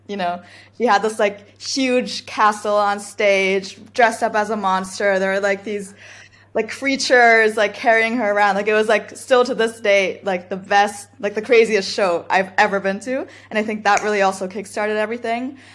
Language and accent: English; Berlin, Germany; through growing up in Berlin. So, you know, here in the city, like you walk down the streets and you just hear techno or house music